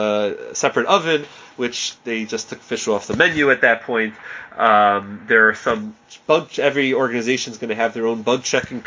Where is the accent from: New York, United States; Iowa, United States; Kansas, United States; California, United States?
New York, United States; New York City; I still remember, I grew up in Queens, my father is on this call